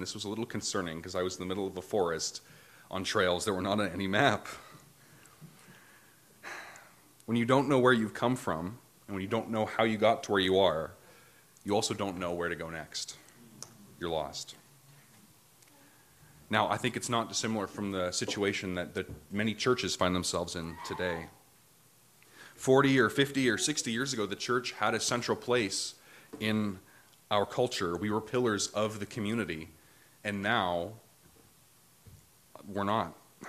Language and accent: English; Ottawa, Ontario, Canada; Yeah. So I'm originally from Ottawa.